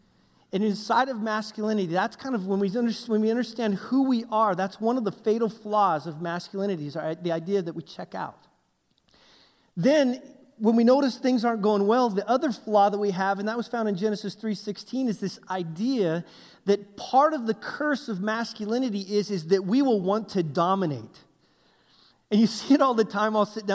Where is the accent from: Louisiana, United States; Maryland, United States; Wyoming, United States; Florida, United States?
Wyoming, United States; where I grew up in Wyoming, a real man, what he does is he rides bulls and broncos and kills things